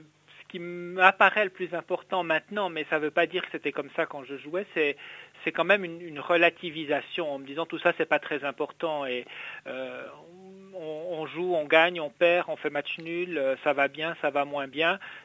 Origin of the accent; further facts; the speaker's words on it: Switzerland; j'ai fait beaucoup de football et de hockey sur glace, comme j'ai grandi en Suisse.